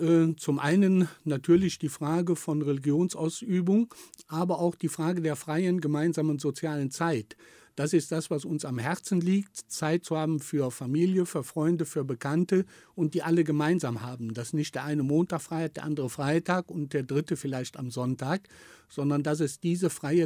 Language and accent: German; Düsseldorf, North Rhine-Westphalia, Germany; ich komme aus Düsseldorf